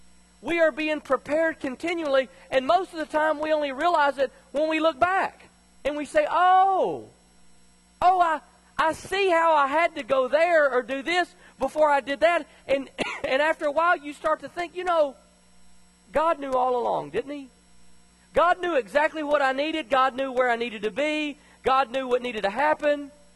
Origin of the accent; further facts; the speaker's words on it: Tennessee, United States; even though I was raised in Tennessee, coming here, we begin to experience a full calendar of season change.